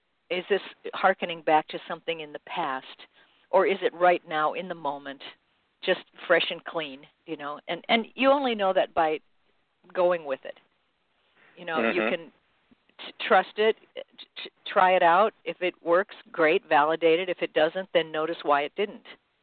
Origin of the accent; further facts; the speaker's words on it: Midwest, United States; I grew up in the Midwest running around riding horses and just doing stuff